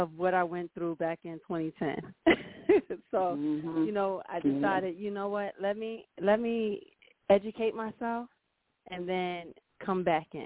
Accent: New York, United States; now in Florida, United States; I'm a New Yorker, but I live in Florida now.

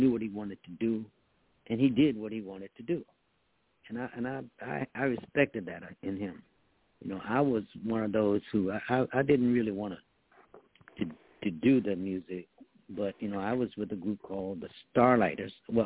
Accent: Washington, District of Columbia, United States; I grew up in New Bethel Baptist Church there at 9th and S in Washington.

